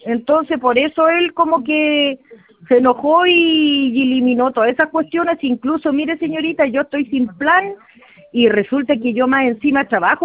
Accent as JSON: {"language": "Spanish", "town": "Osorno", "region": "Los Lagos", "country": "Chile", "said": "yo vivo en una zona rural, yo correcto. Voy hasta el viernes a la ciudad de Osorno, porque nosotros ya. somos de acá de Osorno."}